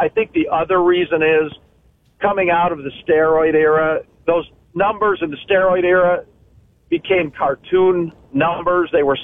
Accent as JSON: {"language": "English", "region": "Michigan", "country": "United States", "tie": "born or raised there", "lives_now": "California, United States", "said": "I grew up in Michigan. I'm based out west in California now."}